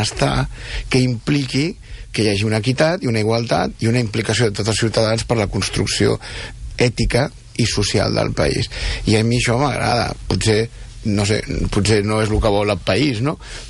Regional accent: Catalonia, Spain; com a europeu i com a català

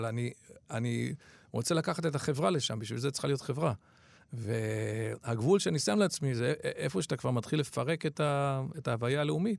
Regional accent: Ra'anana, Central District, Israel; גדלתי בסמיכות לשם ברעננה

